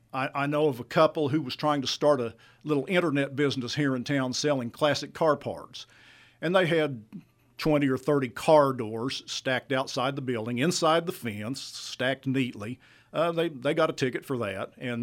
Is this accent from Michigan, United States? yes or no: no; Chickasha, Oklahoma, United States; I was born and raised here in Chickasha, but I left for quite some time, and a lot of people may not know me.